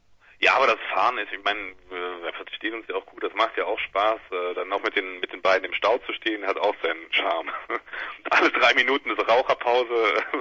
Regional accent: Rhineland-Palatinate, Germany; also born or lived in Cologne; now in Düsseldorf, Germany; ursprünglich komme ich noch aus Rheinland-Pfalz, Koblenzer Ecke darum, und dann war ich in Köln und jetzt bin ich seit 3 Jahren in Düsseldorf

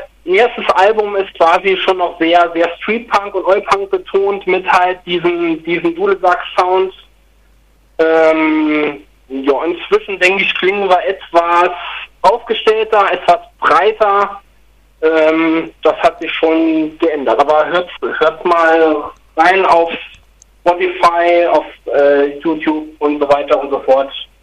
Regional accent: Saarland, Germany; Uns gibt's seit 2015. Wir kommen alle aus dem Saarland.

